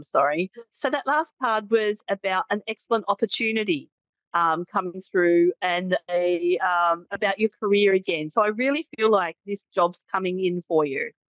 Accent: Australia; I'm from Australia.

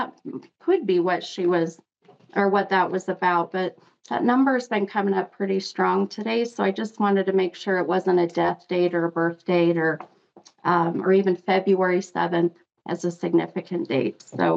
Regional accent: Salt Lake City, Utah, United States; And this is in my hometown. So it's … in Salt Lake.

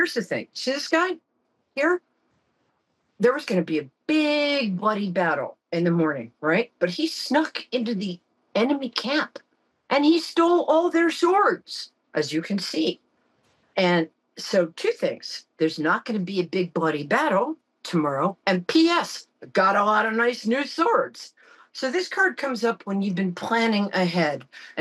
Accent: New York, United States; I'm a New Yorker.

